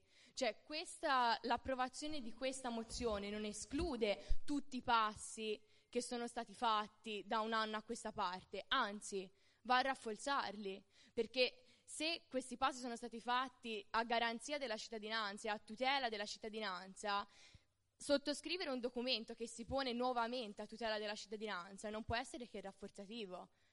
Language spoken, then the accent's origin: Italian; Chianni, Tuscany, Italy; del sentire di tutta la popolazione del mio paese, perché io sono di Chianni, di Laiatico, di Terricciolo, di tutti i limitrofi